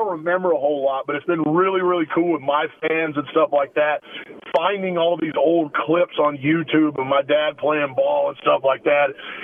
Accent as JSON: {"language": "English", "town": "Denver", "region": "North Carolina", "country": "United States", "tie": "born or raised there", "said": "where I grew up in Denver, North Carolina."}